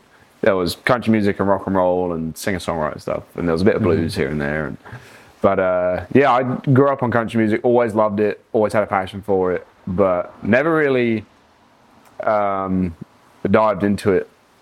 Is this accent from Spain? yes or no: no; South East England, United Kingdom; But yeah, near about everyone I meet, they go, so where are you from? I sit down the site, oh, I'm from, you know, South Oxfordshire. And they're like, is there a South Oxfordshire in the U